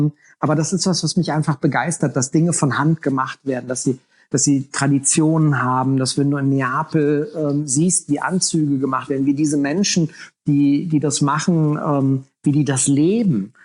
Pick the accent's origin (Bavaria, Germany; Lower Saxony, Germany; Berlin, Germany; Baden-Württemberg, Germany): Berlin, Germany; da, wo ich aufgewachsen bin in Kreuzberg